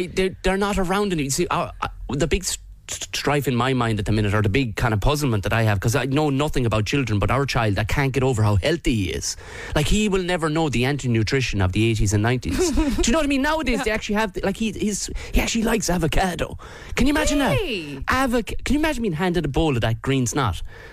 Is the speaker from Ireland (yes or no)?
yes; Tipperary, Munster, Ireland; No, I'm from Tipperary. We don't eat avocados.